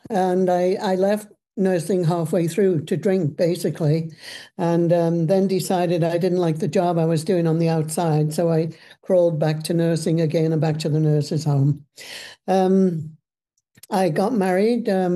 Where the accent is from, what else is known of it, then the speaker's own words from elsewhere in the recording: Liverpool, North West England, United Kingdom; I'm born and raised in England, in Liverpool, where drinking was a way of life.